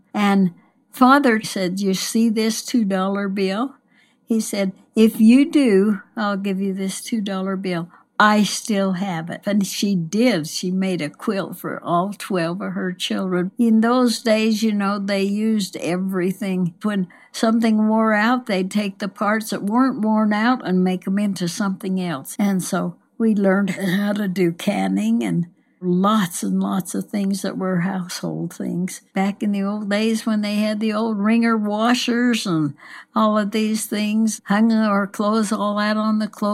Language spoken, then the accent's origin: English; Burley, Idaho, United States; He was from Albion, Idaho. I was from Burley, and then we'd gone to a ball game at our school